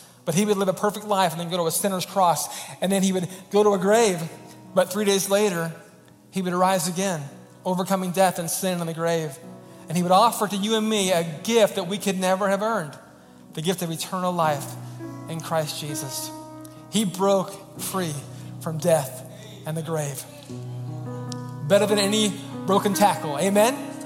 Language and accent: English; Oregon, United States; And so growing up in Oregon, we had one team that was kind of the closest team to us, and it was the Seattle Seahawks.